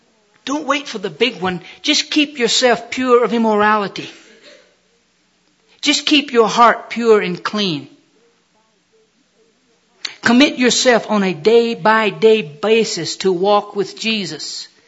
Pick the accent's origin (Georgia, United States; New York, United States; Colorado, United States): Georgia, United States; Columbus; also born or lived in Birmingham, Alabama; My wife and I were local yokels. We were raised in Columbus, Georgia. I took a big trip away from home and went to college, 150 miles.